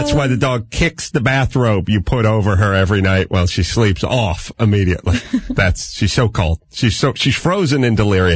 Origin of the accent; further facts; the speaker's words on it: North Hollywood, California, United States; I'm a simpleton from North Hollywood who lucked into this job because my dad is the king of radio.